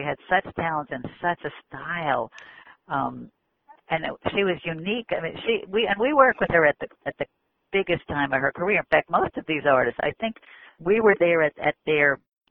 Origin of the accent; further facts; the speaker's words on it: Queens, New York, United States; It was out in Queens where I grew up. I mean, not exactly the same place, but I grew up in Queens.